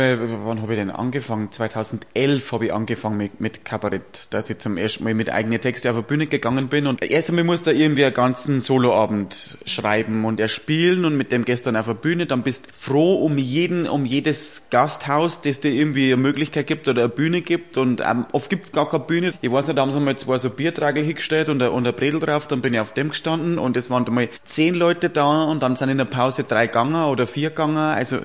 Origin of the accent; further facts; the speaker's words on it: Passau, Bavaria, Germany; Und dann bin ich bei uns in Passau zu einer Opernsängerin gegangen